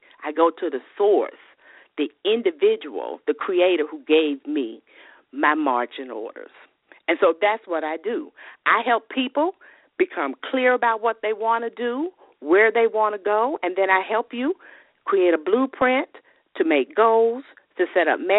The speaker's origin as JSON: {"language": "English", "town": "Birmingham", "region": "Alabama", "country": "United States", "said": "Well, I am originally from Alabama, Birmingham in particular. And I grew up in a relatively small family with my mom and dad and my sisters."}